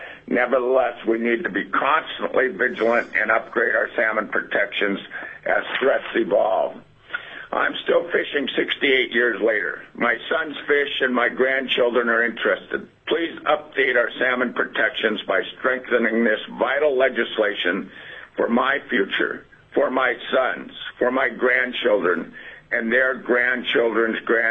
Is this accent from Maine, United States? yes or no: no; Wrangell, Alaska, United States; born there; I was born in Wrangell, Alaska in 1949.